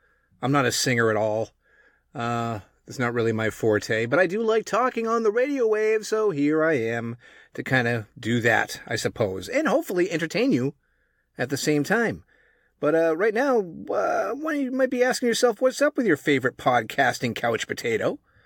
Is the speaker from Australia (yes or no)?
no; New England, United States; now in Texas, United States; I'm actually from New England